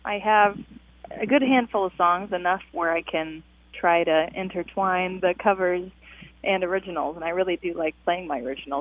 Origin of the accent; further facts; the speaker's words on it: Collinsville, Illinois, United States; now in Effingham, United States; I grew up in Collinsville, Illinois, near St. Louis, and I went to high school in Greenville